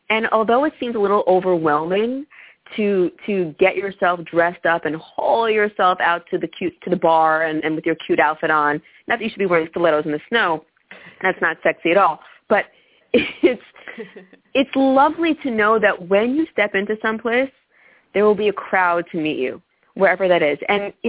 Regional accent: Brooklyn, New York, United States; I'm from Brooklyn, and unlike most people who are actually from New York City, I love it the way somebody who is not from New York City loves it.

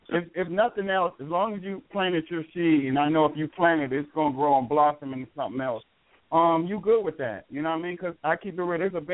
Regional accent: Minneapolis, Minnesota, United States; But everybody, as soon as I was like, I'm from Minneapolis, St. Paul, boom, boom, boom, everybody turning.

